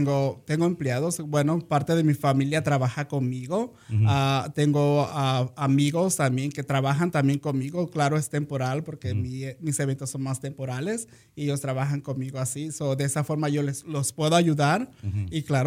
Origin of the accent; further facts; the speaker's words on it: Acapulco, Guerrero, Mexico; moved away as an adult; Salí de mi país, México. Soy de Acapulco, Guerrero. Salí de 18 años de allá. Y llegué aquí